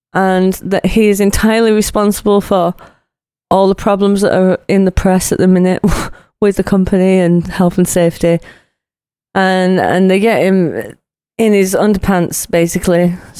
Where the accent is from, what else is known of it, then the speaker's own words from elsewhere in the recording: United Kingdom; It's honestly because we're British and we do that a lot.